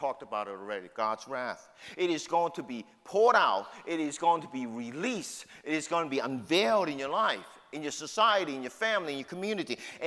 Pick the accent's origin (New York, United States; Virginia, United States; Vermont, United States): New York, United States; New York City; accent: New York City; also born or lived in Houston; I grew up in New York City. I have my New York City truth, along with my New York City accent. And I lived in Houston for 10 years, and I love Houston.